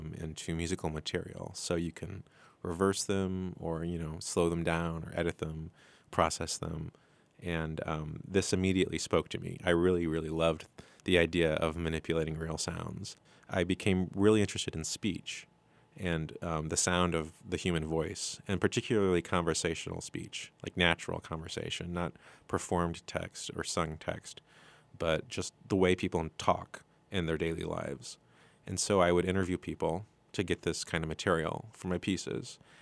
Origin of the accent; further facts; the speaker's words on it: Springfield, United States; Well, I grew up in Springfield, and I watched the mall be built.